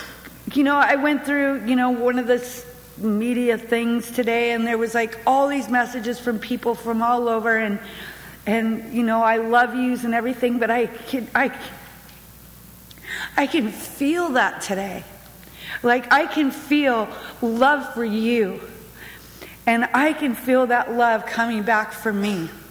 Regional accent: Bellingham, Washington, United States; when I'm from Bellingham, Washington. If you don't know where Bellingham, Washington is, by the way, it's like the extreme northwest corner of the United States from here.

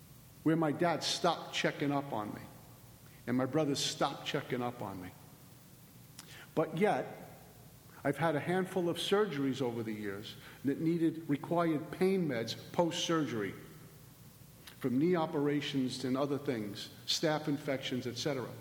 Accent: Brooklyn, New York, United States; I'm from Brooklyn, man.

